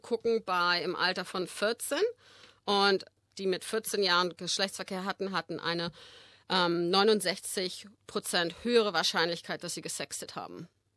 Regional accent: Schleswig-Holstein, Germany; moved away as an adult; also born or lived in Berlin; Ich war bis ich 19 war in Deutschland und bin ich bin in Berlin geboren und dann in Schleswig-Holstein groß geworden. Bin dort zur Schule gegangen, bin zum Gymnasium gegangen und habe fast meine ersten 20 Jahre in Deutschland verbracht.

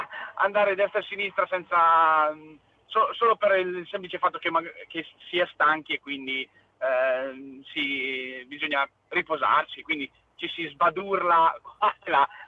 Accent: Marche, Italy; Io vengo dalla provincia di Pesaro

